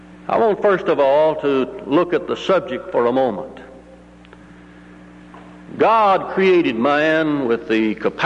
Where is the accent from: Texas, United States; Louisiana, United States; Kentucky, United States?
Kentucky, United States; When I was growing up in West Kentucky, we had a mule named Mike, which we used to pull a plow behind which I walked.